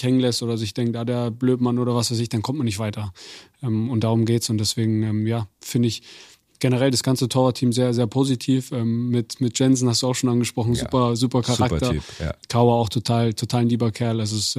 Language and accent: German; Munich, Bavaria, Germany; ich komme aus München